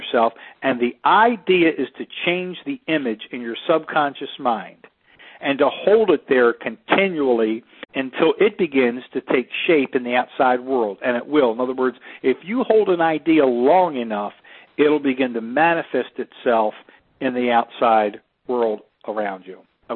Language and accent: English; Annapolis, Maryland, United States; now in Tampa, United States; Remember, I live in Tampa, Florida. So if I decided to drive to my hometown up near Annapolis, Maryland, the Baltimore-Annapolis area